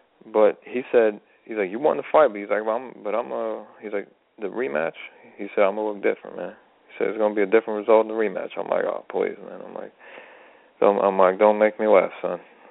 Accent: United States; I'm an American myself

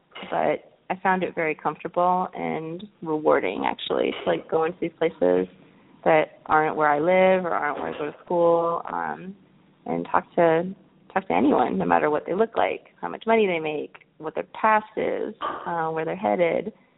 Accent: Phoenix, Arizona, United States; I'm from Phoenix originally.

